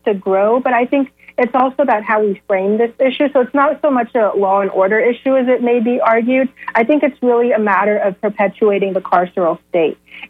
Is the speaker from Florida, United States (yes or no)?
yes; Florida, United States; Like I was born and raised in Florida, and I know how many people there are here